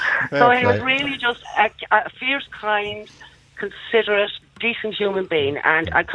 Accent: Tullamore, County Offaly, Ireland; I was 14 or 15, and he was playing in Kilbeggan, and I was from Tullamore originally.

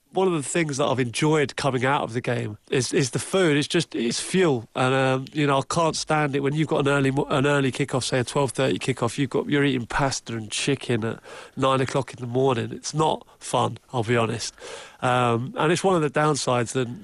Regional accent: England, United Kingdom; being an Englishman myself, it's you know, obviously I'm happy to wear it, and I wear it with pride.

